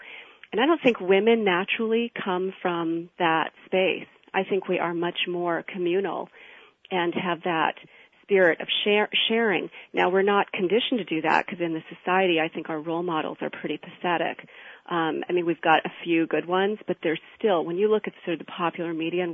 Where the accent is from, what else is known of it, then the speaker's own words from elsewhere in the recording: New York City, New York, United States; now in Redmond, United States; I live in Redmond, Washington, and I'm from New York, originally New York City. So I've used to just that just buzz of people and getting together all the time and it's so different out here.